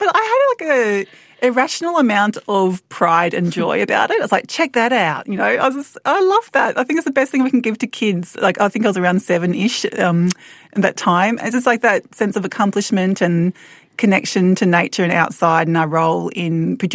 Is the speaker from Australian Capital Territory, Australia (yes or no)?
no; Brisbane, Queensland, Australia; So even though I grew up in more of a nuclear family situation in Brisbane, the community is so strong where I grew up in West End, Brisbane